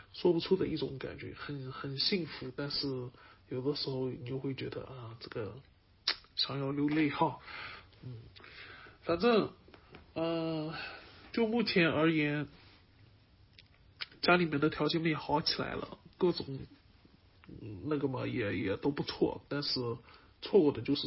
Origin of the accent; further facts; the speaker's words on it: China; 我们中国人比较喜欢不打这个无准备之仗哈。